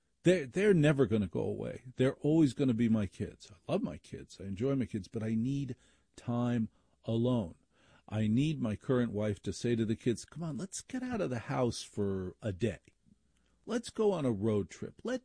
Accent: Maplewood, New Jersey, United States; I grew up in Maplewood, New Jersey.

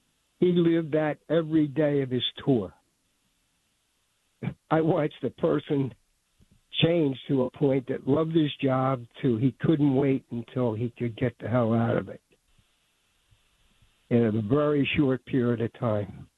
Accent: Philadelphia, Pennsylvania, United States; I'm 80 years old. I grew up in Philadelphia.

